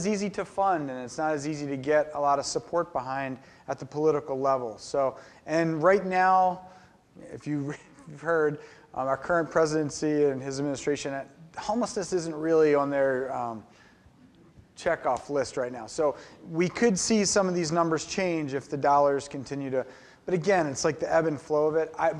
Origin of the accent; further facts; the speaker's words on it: Baltimore, Maryland, United States; So I grew up in Baltimore, and so it's really tough being an Orioles fan these days.